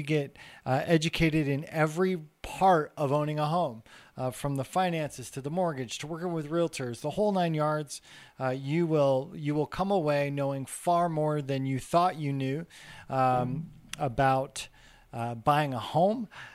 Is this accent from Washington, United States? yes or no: yes; Spokane, Washington, United States; I grew up in Spokane, Washington, up here in the Inland Northwest.